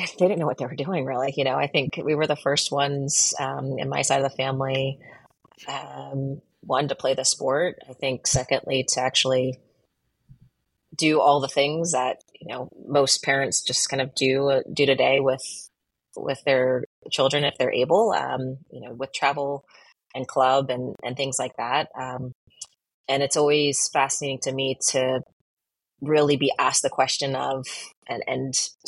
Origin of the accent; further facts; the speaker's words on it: Virginia Beach, Virginia, United States; But born and raised Virginia Beach, grew up there